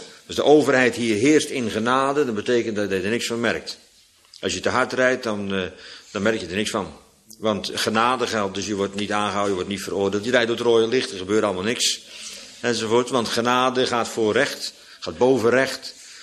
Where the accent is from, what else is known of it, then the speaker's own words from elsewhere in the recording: Netherlands; Gewoon om te laten zien dat je op je klompen, als Hollander natuurlijk, op je klompen kunt aanvoelen, je wooden shoes.